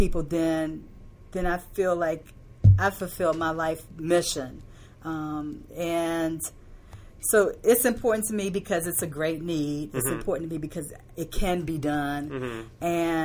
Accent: Washington, District of Columbia, United States; I grew up in Washington, D.C., so I'm a product of D.C. public schools.

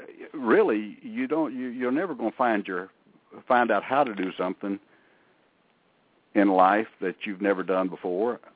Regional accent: North Carolina, United States; also born or lived in Northeast Tennessee; I grew up in a mill town in North Carolina. Well, the second half of my childhood after we moved from Northeast Tennessee was a mill town in North Carolina

